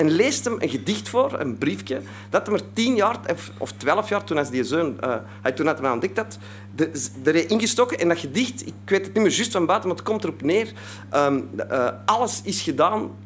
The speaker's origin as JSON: {"language": "Dutch", "town": "Antwerp", "region": "Flanders", "country": "Belgium", "said": "Ik kom uit Antwerpen, dat zult al horen, dus uit België."}